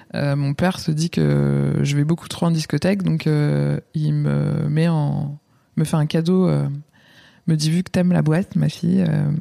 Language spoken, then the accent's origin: French; France; Je suis pas parisienne, c'est ouais. important, je crois. Ouais. Je suis une provinciale et fière de l'être.